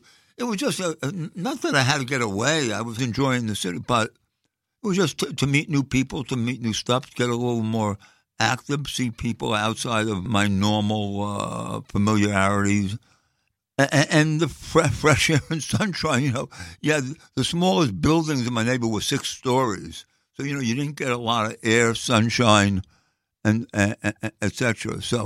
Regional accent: Brooklyn, New York, United States; Brooklyn, Crown Heights, standard stuff. I mean, you know, probably with 50% of the people here. Yes. Mother Brooklyn-born, father Brooklyn-raised. Kind of right in the middle of the borough, Crown Heights.

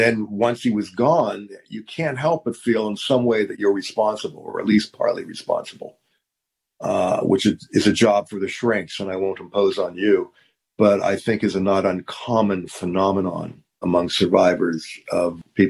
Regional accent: Pittsburgh, Pennsylvania, United States; I grew up in a neighborhood that really didn't have any Jews. It was mostly Catholics, kind of a working class neighborhood.

